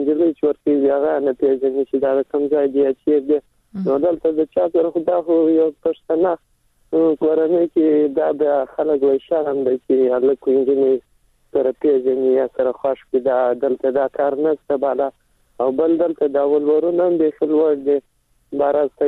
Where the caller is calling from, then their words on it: Helmand, Afghanistan; د هلمند سره.